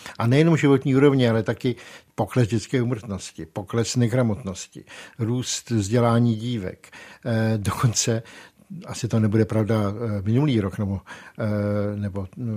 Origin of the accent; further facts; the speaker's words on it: Litvínov, Ústí nad Labem Region, Czechia; nejsem ani žádný pražský zbohatlík, jsem z Litvínova, ty lidi dobře znám, mám je kolem sebe, ve své široké rodině.